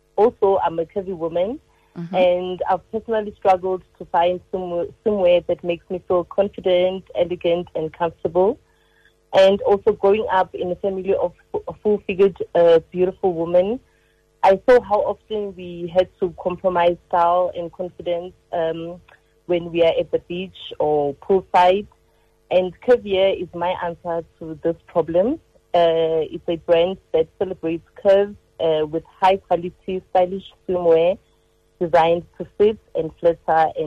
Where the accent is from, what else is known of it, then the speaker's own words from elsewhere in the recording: Soweto, Gauteng, South Africa; I am from Soweto.